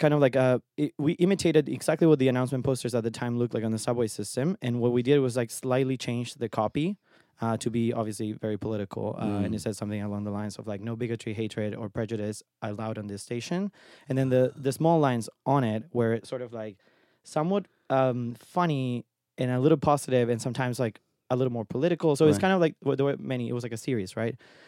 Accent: Argentina; now in United States; I mean, I came from Argentina, grew up there, and when I moved here, I originally thought I was going to pursue a career in graphic design

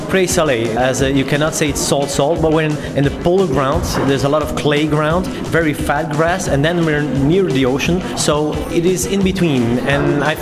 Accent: Brussels, Brussels-Capital Region, Belgium; I'm an artisan butcher from Sint-Isbald-Kokseide and my hometown Brussels also.

